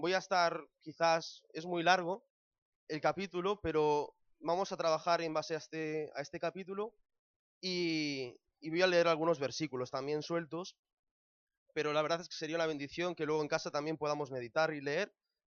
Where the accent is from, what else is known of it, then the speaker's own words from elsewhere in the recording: Santiago de Compostela, Galicia, Spain; also born or lived in Barcelona; mi madre es de León y nací en Barcelona, tengo una familia en Barcelona, y solía decir que era de Barcelona, pero yo ahora siempre digo que soy gallego, ¿no? Y que soy de Santiago.